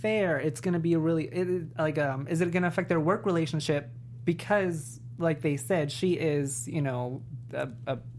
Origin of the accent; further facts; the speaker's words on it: New York, United States; Well, I'm from New York, and I guess if New York is anything like D.C., in terms of pace